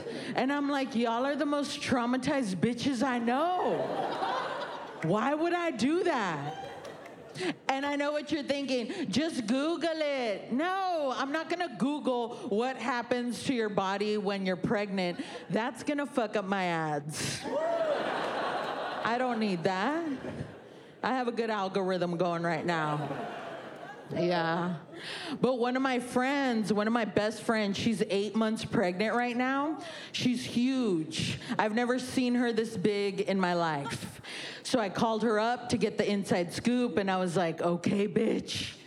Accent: Texas, United States; I'm from Texas. Yeah, where they teach us that babies and guns come from a meat smoker in heaven.

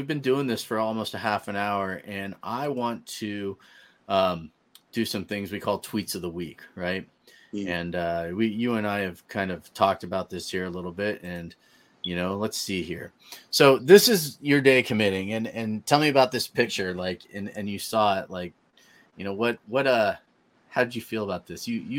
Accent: California, United States; You know, and I grew up in the Bay Area, which is basically just like one giant city that goes from one town to the next

